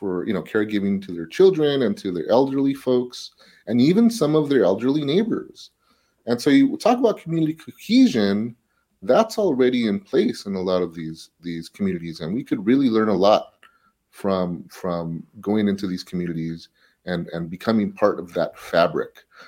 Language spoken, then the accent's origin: English; South Gate, California, United States; growing up in Southgate, every single day when I walked out the door, I saw lots of cars.